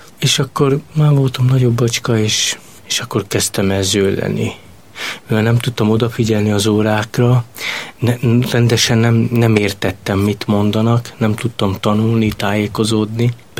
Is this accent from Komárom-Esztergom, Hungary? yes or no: yes; Esztergom, Komárom-Esztergom, Hungary; born there; Esztergomban születtem, egy cigány telepen. Hatan vagyunk testvérek, és az én édesanyukám az nem járt soha iskolába.